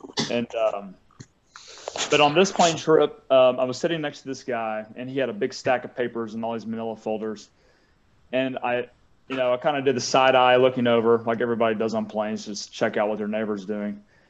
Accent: West Cobb County, Georgia, United States; now in Atlanta, United States; I grew up in West Cobb County, very few. It's like middle class and lower middle class schools. So predominantly like a pretty white area. You know, now I've lived down in Atlanta for a while.

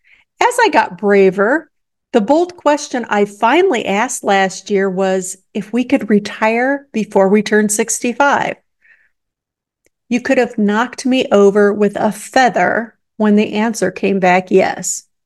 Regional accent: Midwest, United States; Because we are of a certain age, because we grew up in the Midwest, because we are working class

